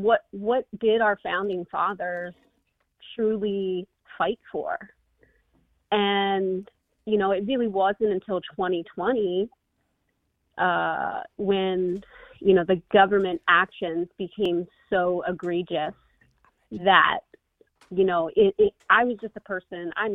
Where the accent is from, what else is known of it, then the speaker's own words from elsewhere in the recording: United States; I just knew that I'm an American and I have the right to say no